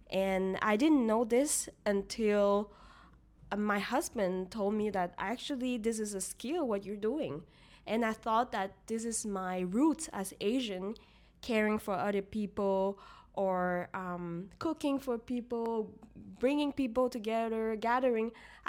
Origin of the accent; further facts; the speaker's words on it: Montreal, Quebec, Canada; accent: Quebecer; I grew up in Montreal where it's very international.